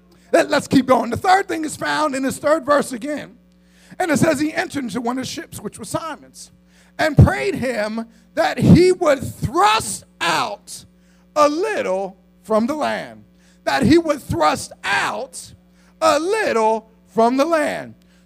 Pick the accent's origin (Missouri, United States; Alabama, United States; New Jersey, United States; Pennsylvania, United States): Pennsylvania, United States; that I was a boy from Tasker Projects, went through an orphanage, went through foster care